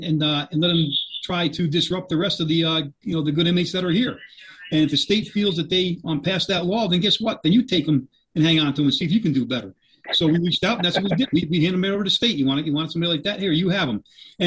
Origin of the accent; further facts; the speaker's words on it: Kingston, New York, United States; I grew up in Kingston, New York, where General Washington many times during the war stayed overnight in our church in the past.